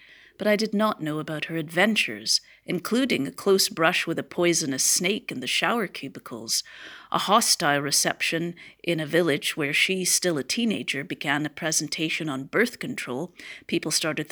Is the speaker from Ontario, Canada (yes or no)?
no; Vancouver, British Columbia, Canada; Growing up in Vancouver, I had very little knowledge